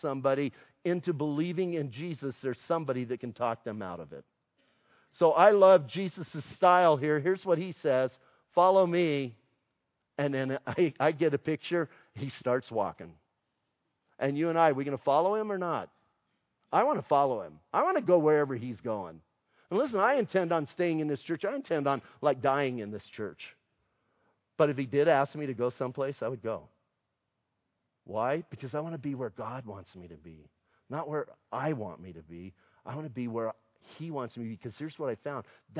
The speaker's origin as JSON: {"language": "English", "town": "Bisbee", "region": "Arizona", "country": "United States", "said": "I'm from Bisbee. That's not that far away."}